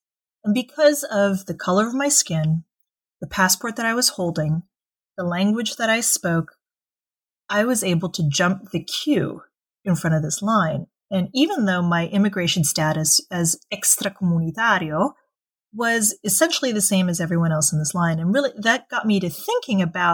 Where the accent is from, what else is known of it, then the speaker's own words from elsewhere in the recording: United States; And when I was there, as an American, I had to get a permit of stay